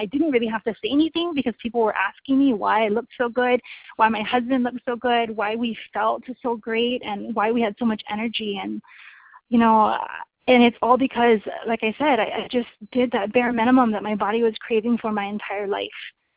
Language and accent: English; Kailua, Hawaii, United States; Lawrence and I, we are from Kailua, Hawaii, and we have four kids